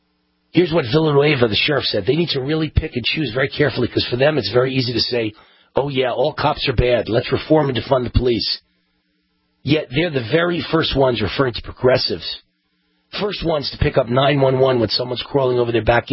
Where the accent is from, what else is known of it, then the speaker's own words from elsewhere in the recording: New York, United States; also born or lived in Los Angeles; now in Las Vegas, United States; I'm from New York, I'm from Los Angeles, and I'm now in Las Vegas.